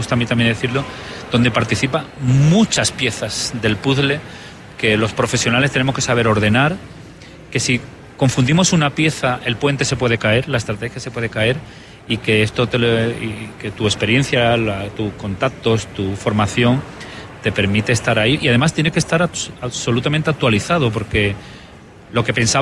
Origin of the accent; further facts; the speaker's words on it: Spain; yo soy español y sé perfectamente dónde está México